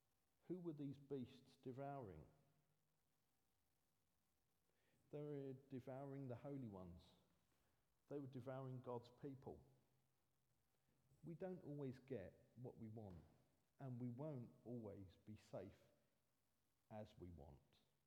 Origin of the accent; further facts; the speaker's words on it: Pakistan; So I'm from Pakistan, so I know to some extent what it means to come from a persecuted country where Christians are persecuted.